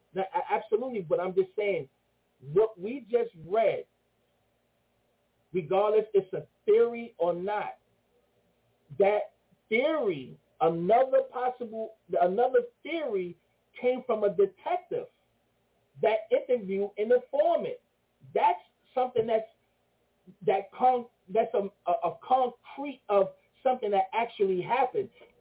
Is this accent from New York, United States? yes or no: yes; Brooklyn, New York, United States; I'm from Brooklyn and lived in Queens for the past 3.5-4 years. I consider myself a Queensman.